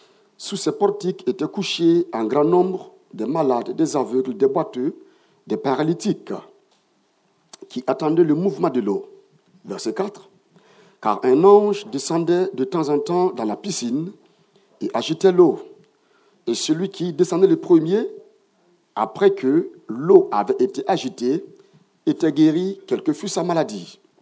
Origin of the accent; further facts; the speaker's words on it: Burkina Faso; Je viens du Burkina Faso dans une église Assemblée de Dieu qu'on appelle Temple Péniel.